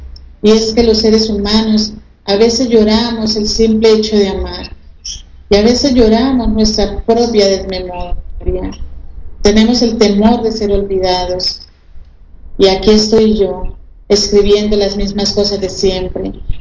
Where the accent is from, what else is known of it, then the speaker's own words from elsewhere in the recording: Mexico; moved away; Y saber que allá dejo mi alma, ¿ya? Las cosas que amo, la gente que amo, mi vida, todas las vivencias, todo lo que tengo en mi guardado. Y empezar a ver desde el avión los paisajes de México.